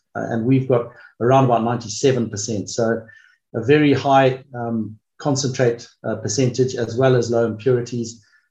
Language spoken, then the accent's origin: English; Zimbabwe; also born or lived in South Africa / United Kingdom / Kenya; I was born in Zimbabwe. I was raised there and went to university in South Africa. So Southern Africa, I suppose, was my early home. I worked in the UK for a while and qualified as a chartered management accountant there, and then ended up living in Kenya for 6 years.